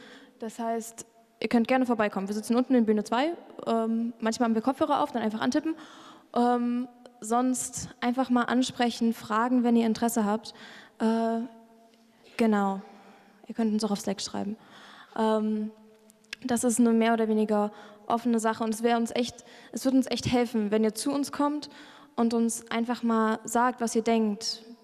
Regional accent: Saarbrücken, Saarland, Germany; wir kommen aus Saarbrücken

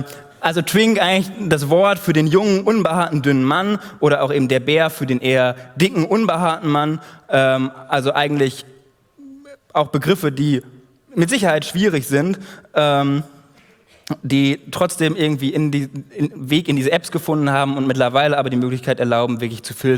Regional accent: Münster, North Rhine-Westphalia, Germany; ich komme aus Münster, da ist nichts mehr

